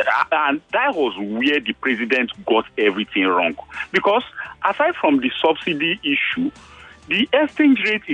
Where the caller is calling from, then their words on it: Ekwe, Imo, Nigeria; I'm calling from Ekwe.